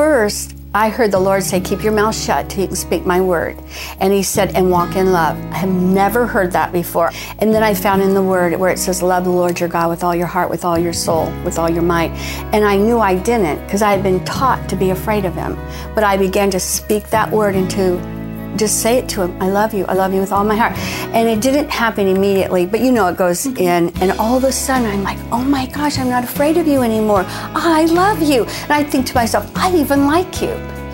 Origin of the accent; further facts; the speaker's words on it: Pickerington, Ohio, United States; I'm from Columbus, Ohio, really a suburb called Pickerington.